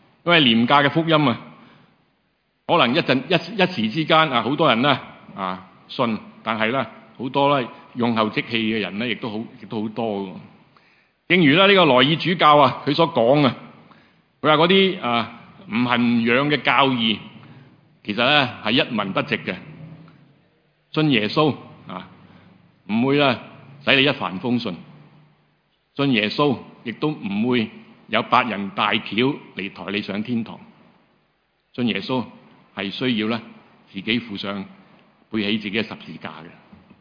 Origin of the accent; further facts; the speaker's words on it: China; 其实我们中国人，我们教导人的时候那个合宜的态度到底是怎样